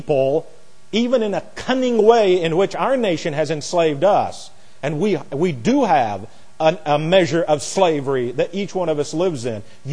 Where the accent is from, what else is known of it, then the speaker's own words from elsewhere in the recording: United States; The one thing I can't take, that I can't tolerate as an American, is that I can't be what our founding fathers wanted me to be.